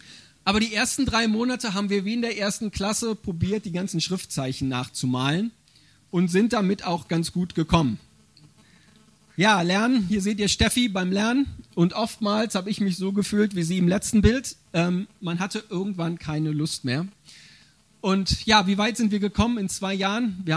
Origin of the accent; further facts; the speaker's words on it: Radevormwald, North Rhine-Westphalia, Germany; Ich komme aus Rade vom Wald. Das ist bei Remscheid, Wuppertal, die Ecke. Also gar nicht so weit weg.